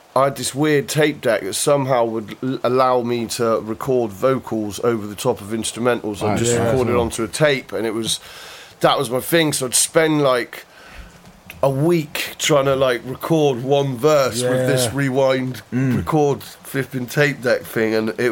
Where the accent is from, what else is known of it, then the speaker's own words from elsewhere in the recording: Bath, South West England, United Kingdom; also born or lived in Doncaster; I was born in Doncaster, I moved to Bath when I was a kid, grew up in like Larkhall, Snow Hill area.